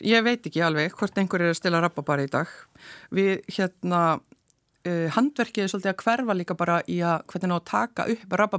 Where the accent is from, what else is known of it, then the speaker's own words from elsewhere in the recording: Blönduós, Northwestern Region, Iceland; Ég er alin upp á Blönduósi. … og ég er alin upp á Brekkunni